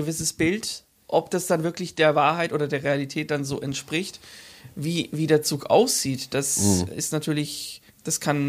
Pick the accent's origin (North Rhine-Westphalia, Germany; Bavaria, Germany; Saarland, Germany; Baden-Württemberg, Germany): Bavaria, Germany; Nuremberg